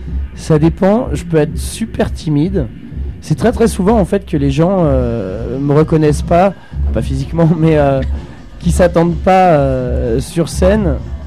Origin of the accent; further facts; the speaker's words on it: Rouen, Normandy, France; also born or lived in Grenoble / Lyon; now in Saint-Étienne, France; Je suis né à Grenoble. J'ai grandi dans une cité à Rouen. Après j'habitais 8 ans à la Croix-Rousse. Là ça fait 8 ans que j'habite à Saint-Étienne.